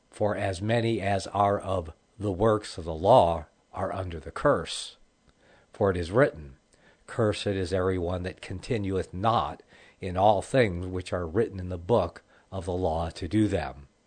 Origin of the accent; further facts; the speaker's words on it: Michigan, United States; moved away; Michigan being my home state. I grew up around the Detroit area, born in Ann Arbor.